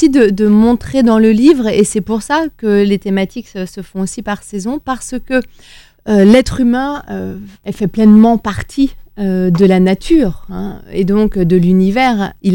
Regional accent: Nantes, Pays de la Loire, France; moved away as an adult; now in Paris, France; Alors j'ai grandi à Nantes, et j'ai vécu à Nantes jusqu'à l'âge de 18 ans, où je suis arrivée à Paris pour me présenter à l'élection de Miss France, et puis ensuite j'ai jamais quitté Paris depuis.

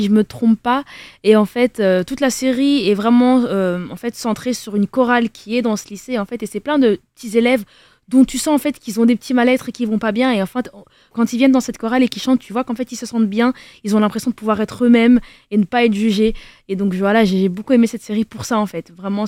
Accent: Denderleeuw, Flanders, Belgium; J'ai grandi dans une commune en Belgique, en Flandre, qui s'appelle Denderleu.

